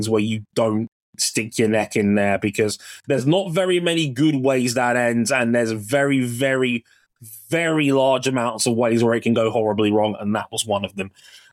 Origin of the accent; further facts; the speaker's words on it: United Kingdom; this is partly my own fault as a Brit who actually does watch NASCAR on a semi-frequent basis now